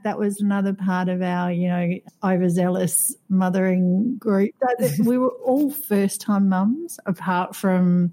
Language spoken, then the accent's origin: English; Australia; now in Qatar; I'm an Aussie expat based in Qatar.